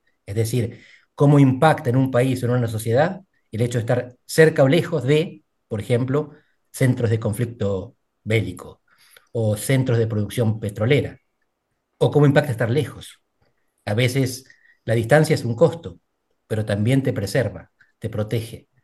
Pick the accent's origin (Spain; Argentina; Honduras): Argentina; now in Portugal; Soy un politólogo argentino que vive en Portugal desde hace más de 20 años